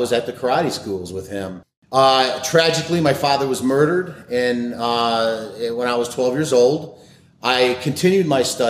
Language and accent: English; Hawaii, United States; I'm Hawaiian, native Hawaiian. My father was full-blood Hawaiian, and we have family all over the Hawaiian Islands.